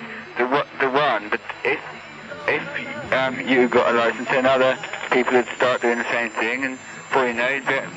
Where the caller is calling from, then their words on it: Ludlow, West Midlands, United Kingdom